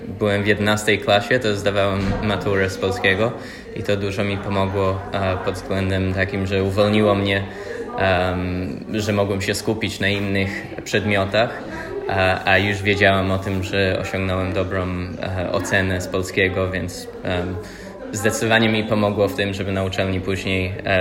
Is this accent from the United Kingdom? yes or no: no; Australia; Polish is a second language; uczyłem przez 2 sezony w Zieleńcu po polsku i generalnie ludzie patrzyli na mnie i nie mieli pojęcia o tym, że pochodzę z Australii